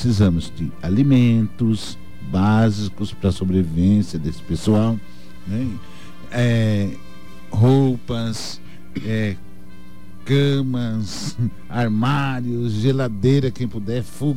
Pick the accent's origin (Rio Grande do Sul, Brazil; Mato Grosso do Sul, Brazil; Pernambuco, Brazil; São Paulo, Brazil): Mato Grosso do Sul, Brazil; now in Dourados, Brazil; Como eu cheguei em Dourados, não foi tão longe, vim de Campo Grande para cá, foi muito bem acolhido.